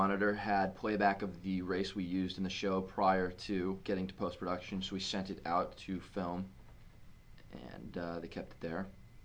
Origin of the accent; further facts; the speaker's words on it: California, United States; If, you know, we're from California, and it really doesn't happen out here.